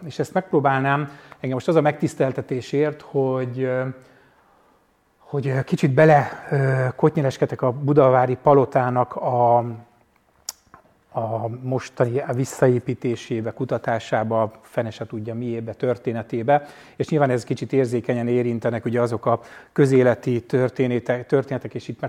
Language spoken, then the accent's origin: Hungarian; Budapest, Hungary; én mondjuk úgy, hogy fővárosi építész vagyok, bár már néhány éve Szentendrén lakom családommal.